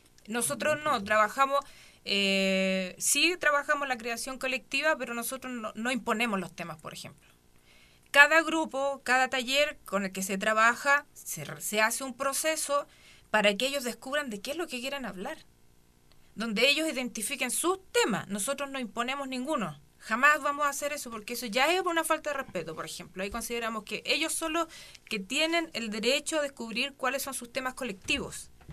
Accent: Cerro Navia, Santiago Metropolitan Region, Chile; Yo soy de Cerro Navia, de una población una población diferente

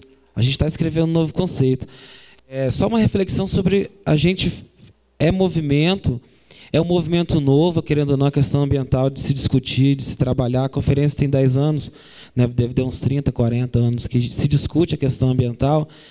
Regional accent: Espírito Santo, Brazil; Venho do Espírito Santo, amém.

